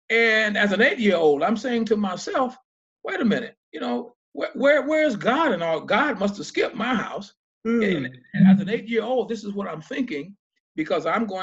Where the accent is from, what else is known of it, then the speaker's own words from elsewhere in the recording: Bossier City, Louisiana, United States; I've lived in Shreveport, but I hail from Bossier City.